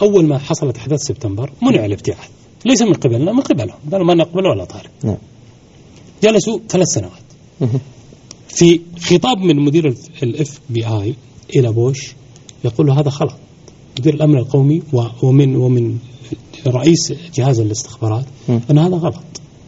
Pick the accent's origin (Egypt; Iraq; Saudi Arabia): Saudi Arabia; أنا أعرف وكالات سيارات عندنا في السعودية